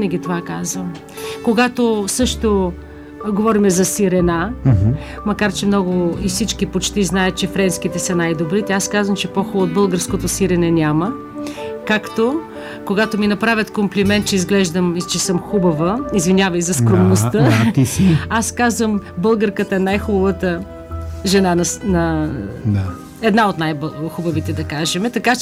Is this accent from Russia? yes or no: no; United States; now in Bulgaria; аз идвам от Америка и никога не си промених стила